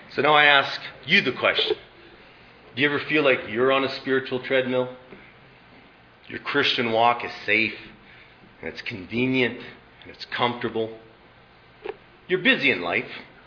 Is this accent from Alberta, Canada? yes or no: yes; Red Deer, Alberta, Canada; She lived in Edmonton. I was from Red Deer.